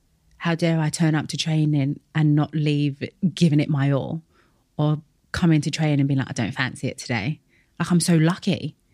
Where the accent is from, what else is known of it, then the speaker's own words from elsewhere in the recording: London, United Kingdom; that grew up in East London.